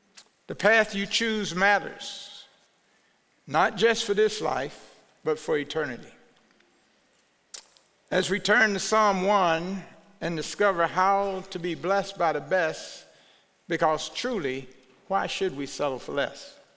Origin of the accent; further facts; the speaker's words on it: United States; I thank God that I am an American.